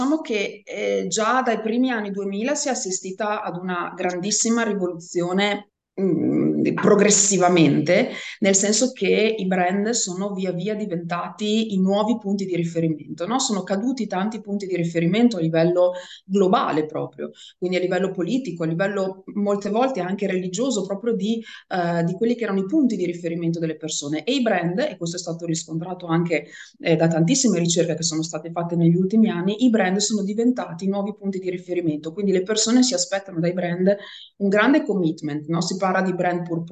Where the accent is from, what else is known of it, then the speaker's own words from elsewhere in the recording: Bologna, Emilia-Romagna, Italy; siamo a Bologna e forse si sente anche un po' dal mio accento.